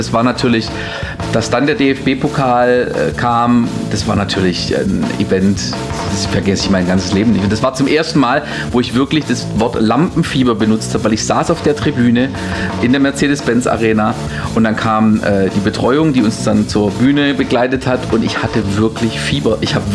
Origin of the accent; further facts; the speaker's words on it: Mössingen, Baden-Württemberg, Germany; Das Ganze wird stattfinden in Mössingen, meiner Heimatstadt.